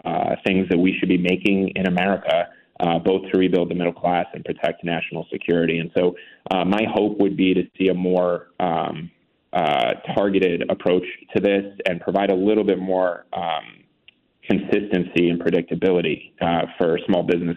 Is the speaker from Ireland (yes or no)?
no; Endicott, New York, United States; I mean, we had, you've heard me say this a million times, in my hometown, Endicott Johnson.